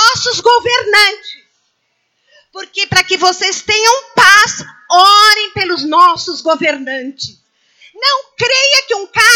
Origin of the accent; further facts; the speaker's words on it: Brazil; Eu tenho até vergonha de falar que é brasileira.